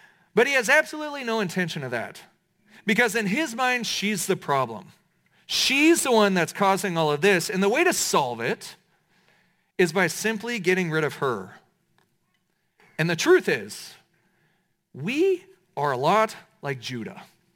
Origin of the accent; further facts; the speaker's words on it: Kansas, United States; Now, I'm from Kansas. Y'all are Long Islanders.